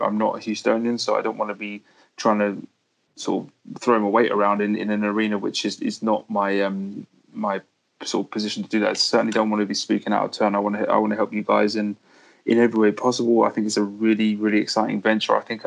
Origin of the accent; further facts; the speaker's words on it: England, United Kingdom; And I love the way, as an Englishman, I love the way that things are different from just looking at the whole American perspective